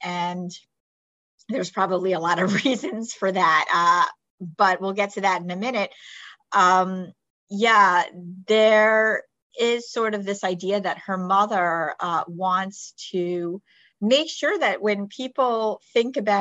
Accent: New York, United States; I mean, I grew up here in New York, but I spent a lot of time going down to visit my snowboard grandparents down in Palm Beach.

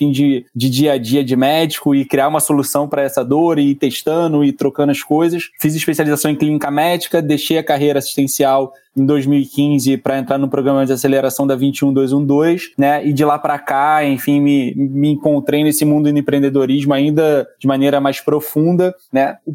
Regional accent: Rio de Janeiro, Brazil; Eu sou médico de formação, tenho 33 anos, sou do Rio de Janeiro.

